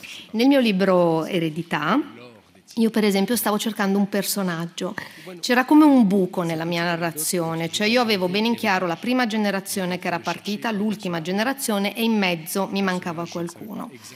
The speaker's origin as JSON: {"language": "Italian", "country": "Venezuela", "said": "volevo dire che innanzitutto il Venezuela è il mio paese."}